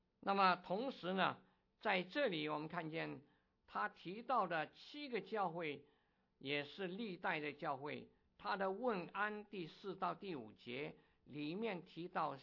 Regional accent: China; 我们中国人

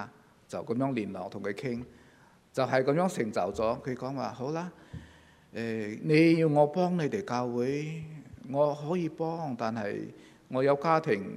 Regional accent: China; 西人的做法跟我們中國人很多是不同的

